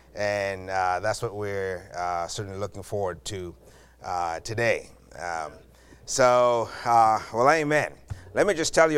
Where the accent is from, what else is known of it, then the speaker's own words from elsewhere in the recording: Zambia; moved away as an adult; now in United States; But I was born and raised in Zambia, Africa. I came to the U.S. when I was 19 years old, some long time ago.